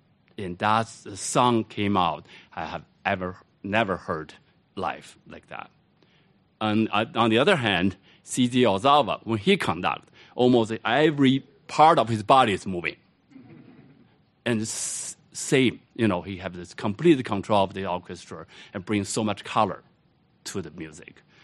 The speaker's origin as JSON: {"language": "English", "country": "China", "tie": "born or raised there", "second_language": "English", "said": "And growing up in China, I played the Chinese instrument, erhu."}